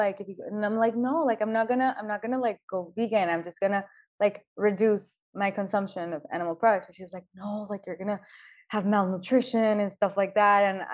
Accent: Monterrey, Nuevo León, Mexico; I'm from Monterrey, Mexico, and there's a lot of meat consumption here.

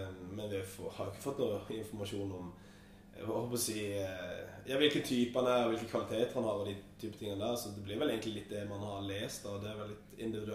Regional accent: Kristiansand, Agder, Norway; accent: Kristiansand dialect; altså Kristiansand-dialekten min går relativt greit

